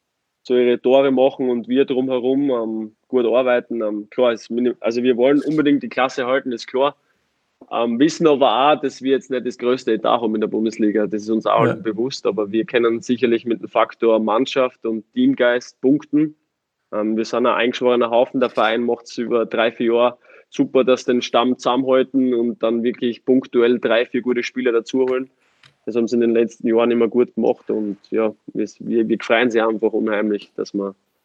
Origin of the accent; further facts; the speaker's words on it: Styria, Austria; now in Bielefeld, Germany; Es ist vergleichbar mit Graz in meiner Heimat.